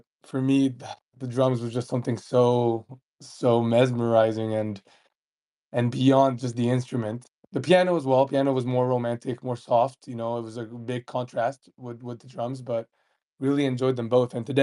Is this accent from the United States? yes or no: no; Spain; I live in Spain. I was raised in Spain.